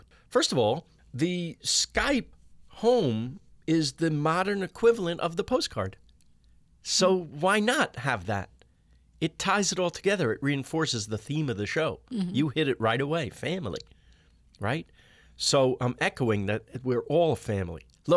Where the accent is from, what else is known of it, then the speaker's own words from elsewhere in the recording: New York, United States; I lived there the whole first half of my life. I'm a New Yorker. My parents are in New York.